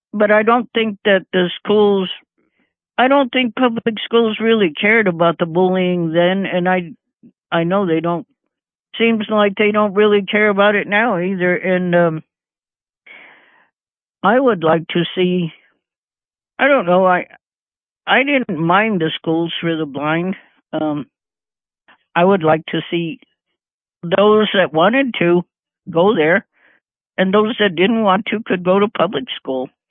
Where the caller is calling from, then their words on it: New Mexico, United States; from New Mexico.